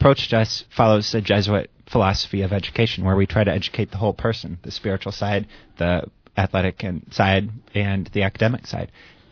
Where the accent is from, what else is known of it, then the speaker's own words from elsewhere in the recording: St. Charles, Illinois, United States; I grew up in the Chicago suburbs. I actually grew up in St. Charles, went to the public grade schools in St. Charles